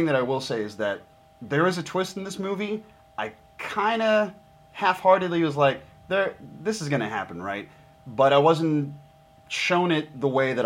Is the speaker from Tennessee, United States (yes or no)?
yes; Tennessee, United States; accent: Tennessee; Let me tell you, my Tennessee accent